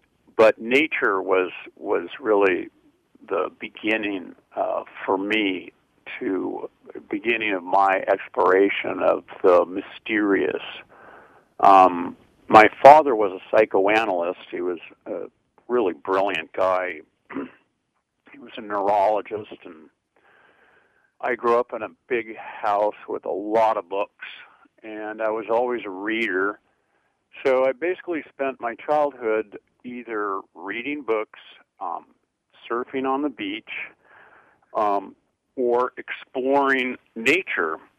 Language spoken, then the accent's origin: English; California, United States; Well, yes, we both share the, I think, unique experience of growing up in California.